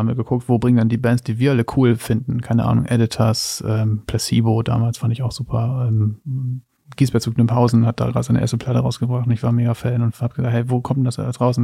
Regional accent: Flachsmeer, Lower Saxony, Germany; Ich bin ja in Flachsmeer aufgewachsen, was zwischen Leer und Papenburg liegt ja.

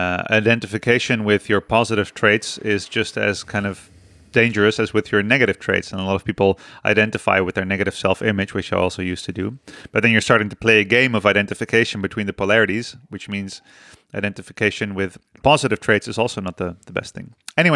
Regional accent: Netherlands; I'm from the Netherlands.

